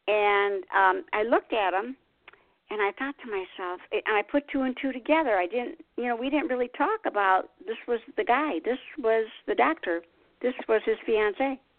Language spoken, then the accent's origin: English; Michigan, United States; you know, in Michigan, I came from Michigan.